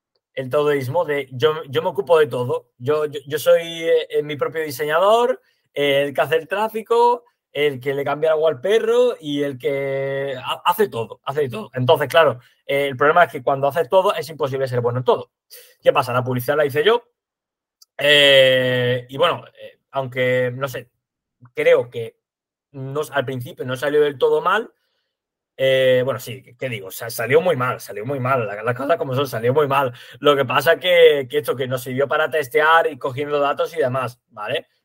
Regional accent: Andalusia, Spain

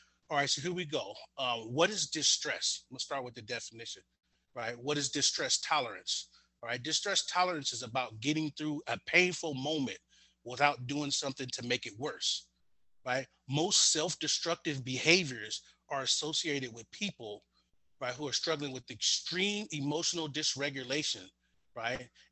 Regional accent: Pasadena, California, United States; I knew the Bloods and the Crips growing up in Pasadena, but wasn't a Blood or a Crip.

